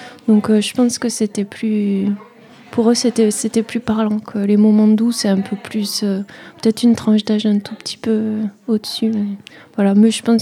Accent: Occitanie, France; now in Nantes, France; Mais d'accord. Je viens du Gers.

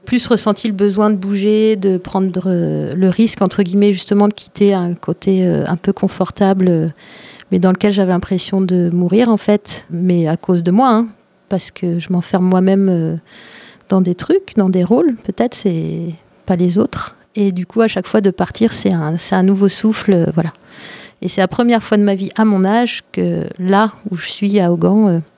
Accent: Auxerre, Bourgogne-Franche-Comté, France; moved away as an adult; Je suis née à Auxerre.

